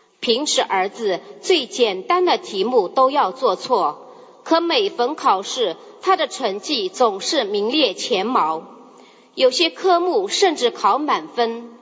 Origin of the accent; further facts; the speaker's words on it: China; 我来自中国